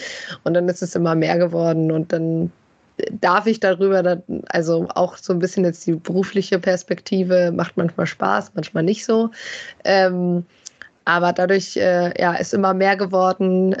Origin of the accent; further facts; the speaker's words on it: Bielefeld, North Rhine-Westphalia, Germany; Ja, ich bin ja aufgewachsen. Also ich komme aus Bielefeld, habe hier fast ununterbrochen gelebt, sagen wir so.